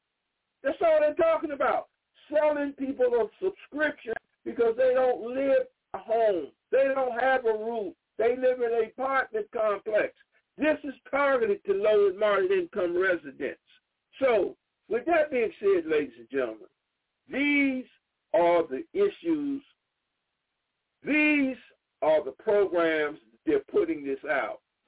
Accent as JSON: {"language": "English", "region": "South Carolina", "country": "United States", "tie": "born or raised there", "said": "South Carolina, my home state"}